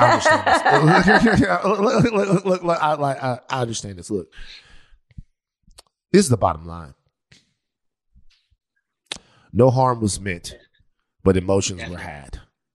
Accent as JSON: {"language": "English", "town": "Baton Rouge", "region": "Louisiana", "country": "United States", "said": "Hold on. I'm from Baton Rouge, Louisiana, dog."}